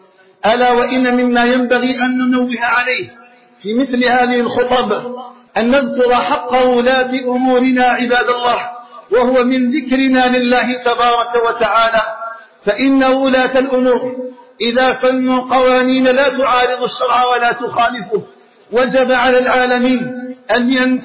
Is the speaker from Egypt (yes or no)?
no; Algeria; بلدنا الجزائر